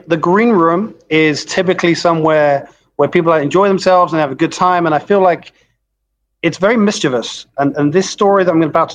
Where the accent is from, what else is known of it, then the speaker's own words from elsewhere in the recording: London, United Kingdom; I'm from England. Southwest London.